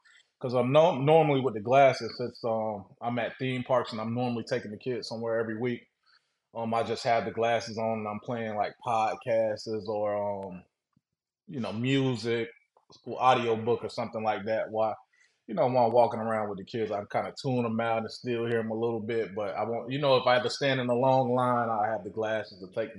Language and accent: English; Orlando, Florida, United States; from Orlando, Florida. Just old regular guy, married, kids.